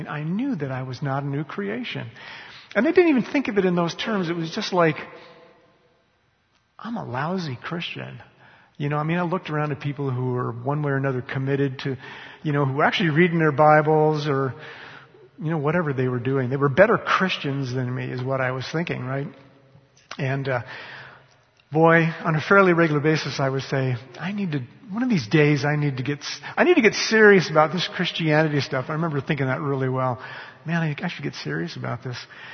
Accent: United States; I mean, I grew up in America in the 1960s, and what else were you, you know?

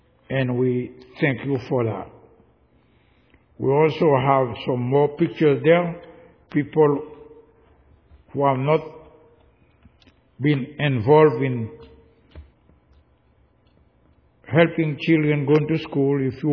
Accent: Haiti; now in United States; I am from Haiti. You are American. That seems to mean that we have something different. Haiti, United States, they are two different countries.

